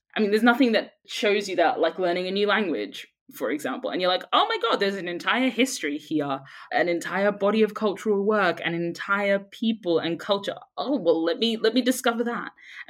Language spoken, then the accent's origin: English; Brisbane, Queensland, Australia; now in London, United Kingdom; I grew up in Brisbane. There were no Black people where I grew up.